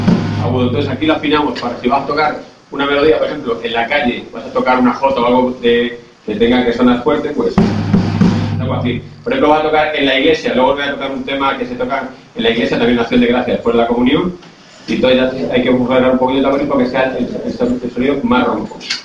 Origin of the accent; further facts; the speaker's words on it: Spain; Es decir, ¿cuál es tu país? Digo, España.